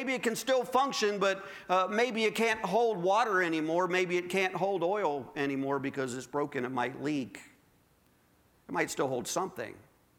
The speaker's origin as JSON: {"language": "English", "region": "Maryland", "country": "United States", "tie": "born or raised there", "said": "I grew up in Maryland. Everybody was, you know, crazy fanatical Redskin fans or University of Maryland Terrapins, that kind of thing."}